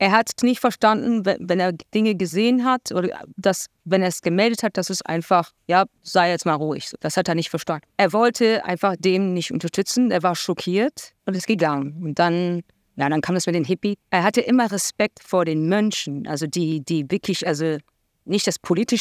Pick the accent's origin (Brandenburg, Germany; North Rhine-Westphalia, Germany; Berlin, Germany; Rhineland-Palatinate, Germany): Berlin, Germany; born there; Ich bin in Berlin geboren.